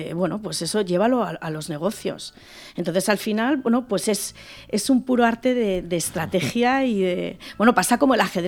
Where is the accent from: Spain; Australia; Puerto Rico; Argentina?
Spain; Madrid, Community of Madrid; Yo cuando volvía a Madrid, yo decía, oh, qué bordes somos aquí, ¿no?